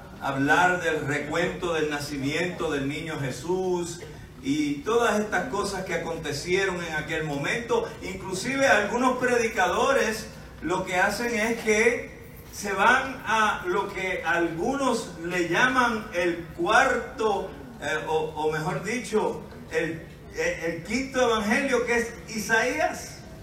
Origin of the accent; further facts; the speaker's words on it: Puerto Rico; conociendo como somos los boricuas